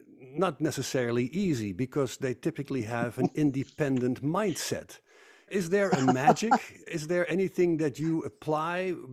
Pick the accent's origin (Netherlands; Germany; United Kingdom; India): Netherlands; now in United States; I'm your host. I'm originally from the Netherlands, happily residing in the Grand Canyon state of Arizona in the United States.